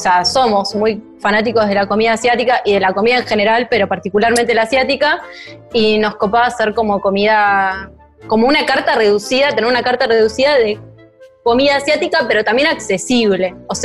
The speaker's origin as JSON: {"language": "Spanish", "country": "Argentina", "said": "nosotros como argentinos no tenemos como esa noción de que la comida tiene mucho tiempo de cocción"}